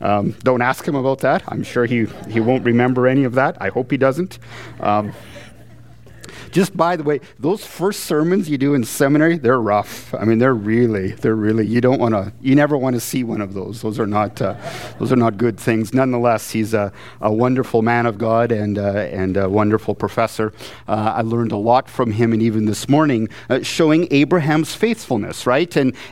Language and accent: English; Canada; So as a Canadian, I didn't know and I didn't get a memo or anything.